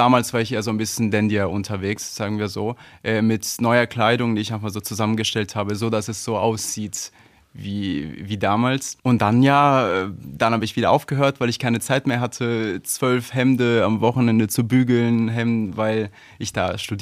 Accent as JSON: {"language": "German", "country": "Italy", "second_language": "German", "said": "Also ich habe in Pisa studiert. Also ich komme aus Italien und ich habe in Italien studiert."}